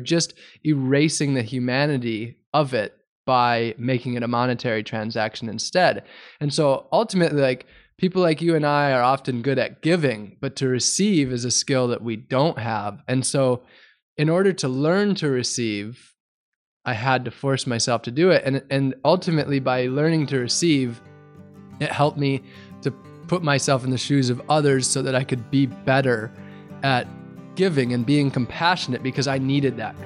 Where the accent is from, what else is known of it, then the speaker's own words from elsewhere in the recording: United States; As an American, generally the idea is don't depend on anyone else for anything, be independent, earn everything.